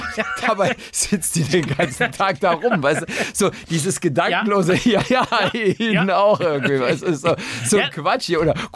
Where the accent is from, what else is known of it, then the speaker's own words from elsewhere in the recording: Brühl, North Rhine-Westphalia, Germany; Ich habe als kleiner Junge in Brühl bei Köln gewohnt, das ist zwischen Köln und Bonn.